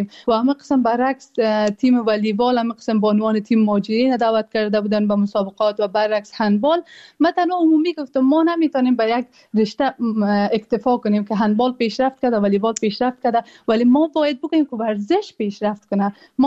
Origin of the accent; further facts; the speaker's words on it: Afghanistan; now in Germany; بیرون از افغانستان هستیم فعالیت‌های خود را ادامه بدیم